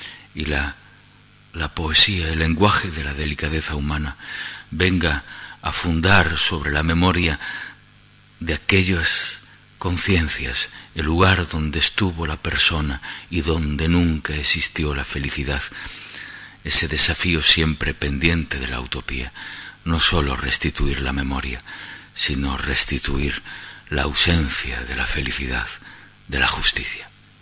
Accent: Castile and León, Spain; Yo vengo de los valles del Bierzo. Desde que era niño veía pasar por mi pueblo siguiendo la Vía Láctea.

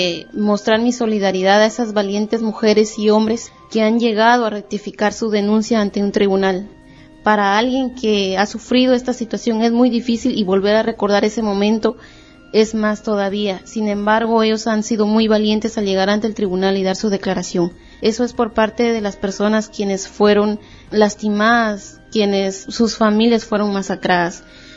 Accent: Guatemala; Vengo de Guatemala

